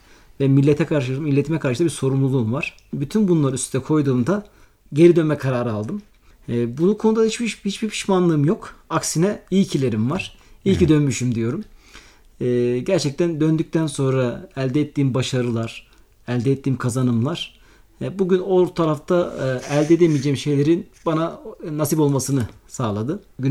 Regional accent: İzmir, Turkey; 1982 yılında İzmir'de doğdum. İlk, orta ve lise meslek lisesi öğrenimimi İzmir'de tamamladım.

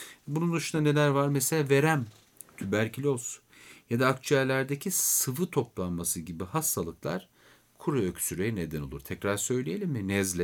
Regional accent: Beypazarı, Ankara, Turkey; ben Ankara Beypazarlıyım. Yıllarca sobalı evlerde büyüdük.

